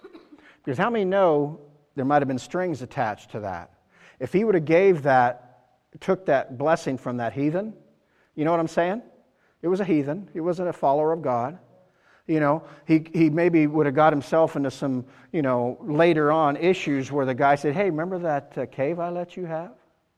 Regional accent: United States; You and I have dual citizenship. I am an American, but I'm also a Christian.

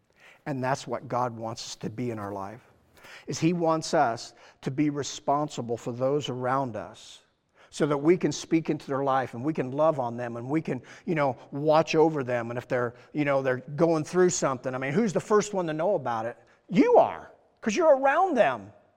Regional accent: Iowa, United States; to come back here to my hometown and to to do some things in Iowa

